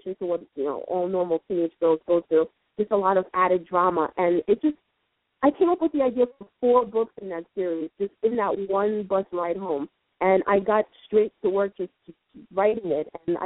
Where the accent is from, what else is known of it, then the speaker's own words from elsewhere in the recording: Queens, New York, United States; I'm a 35-year-old woman living out on Long Island. I grew up in Queens, though, but my heart is always going to be in Long Island.